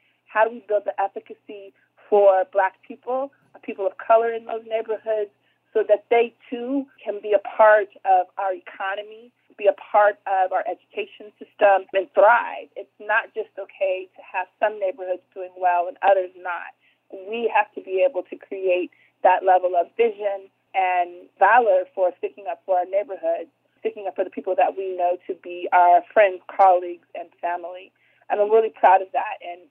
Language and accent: English; Sacramento, California, United States; we all grew up in South Sacramento. And part of being 40-something now and growing up in the Valley High, Meadowview, South Sacramento area